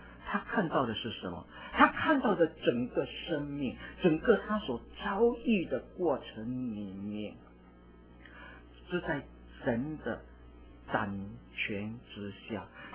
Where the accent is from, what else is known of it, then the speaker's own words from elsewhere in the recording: China; 照情照理来讲，以我们中国人来看，这个是最好最好的时候。